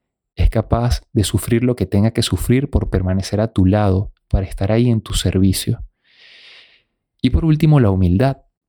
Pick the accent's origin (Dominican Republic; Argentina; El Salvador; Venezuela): Venezuela; en muchos países, ahora mismo, por ejemplo, en mi país, Venezuela, acaban de cerrar otra vez las iglesias